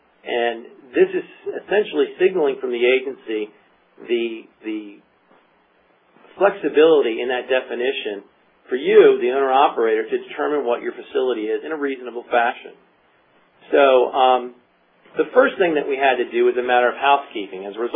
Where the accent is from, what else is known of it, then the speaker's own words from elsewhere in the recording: Virginia, United States; even from my home state of Virginia, the Dominion folks, that's all they're on here.